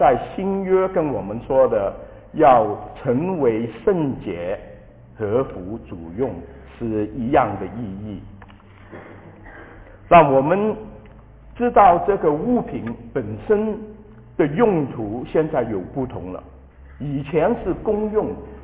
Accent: Shanghai, China; also born or lived in Hong Kong; 我跟余牧师一样是上海人，我是在香港出生。

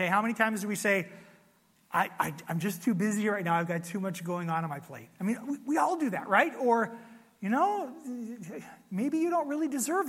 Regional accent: Spokane, Washington, United States; And so I remember when I was growing up in Spokane, Washington, we spent time outside in the summertime as opposed to Phoenix.

